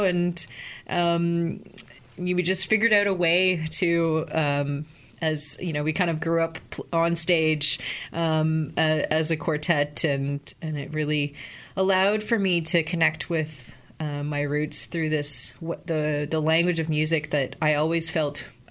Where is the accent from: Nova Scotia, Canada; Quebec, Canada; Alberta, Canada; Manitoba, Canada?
Manitoba, Canada; Winnipeg; I'm originally from Winnipeg, also known as Saint Boniface, also known as Treaty One. I have Red River Métis roots that connect back to Louis Riel's ancestors, and I also have Ukrainian, Belgian, and Franco-Manitoban roots.